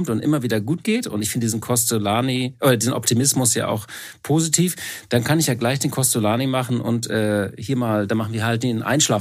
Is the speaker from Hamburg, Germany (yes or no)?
yes; Hamburg, Germany; als Hamburger